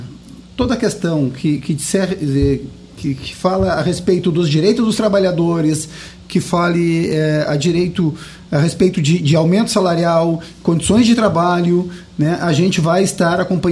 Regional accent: Pelotas, Rio Grande do Sul, Brazil; eu sou natural de Pelotas.

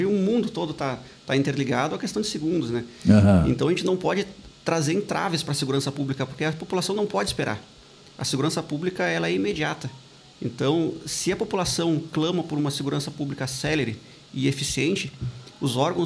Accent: São Lourenço do Sul, Rio Grande do Sul, Brazil; also born or lived in Pelotas; Eu sou natural de Pelotas, mas também boa parte da minha infância eu me criei aqui na cidade de São Lourenço do Sul.

